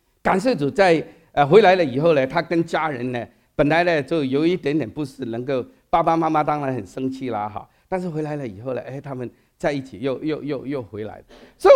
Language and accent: Chinese; Hong Kong; Chinese is a second language; 这个我们香港人叫红报纸。